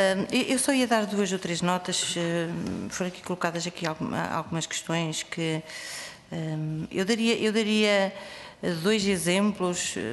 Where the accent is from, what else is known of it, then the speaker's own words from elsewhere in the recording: Chaves, Vila Real, Portugal; eu sou transmontana e, portanto, é de Chaves mesmo. Eu sou de Chaves